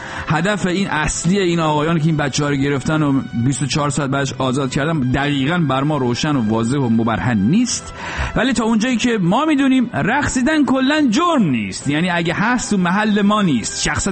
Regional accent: Iran; به آدم به عنوان یه ایرانی خیلی حال میده

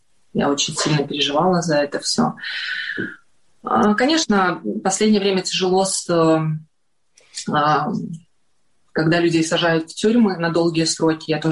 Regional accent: Belarus; не зря у нас деды были партизанами классными, да, как бы, и белорусы знают, что мы сильные партизаны.

